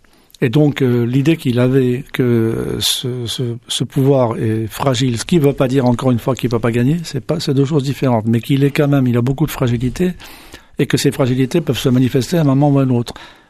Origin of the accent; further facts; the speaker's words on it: France; l'essentiel chez nous en France, ce qui compte, c'est le premier tour de l'élection